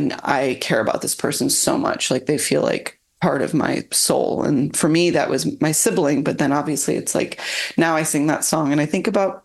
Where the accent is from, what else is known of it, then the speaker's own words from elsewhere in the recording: Chicago, Illinois, United States; Yeah, we grew up in Chicago.